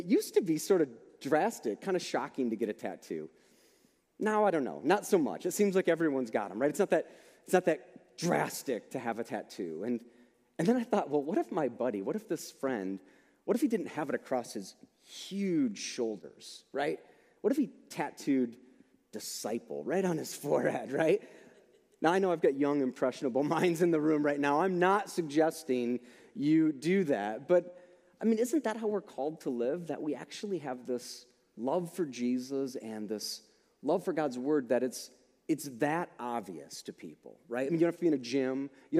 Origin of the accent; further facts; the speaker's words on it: United States; growing up in America and feeling like things are kind of easy for us Christians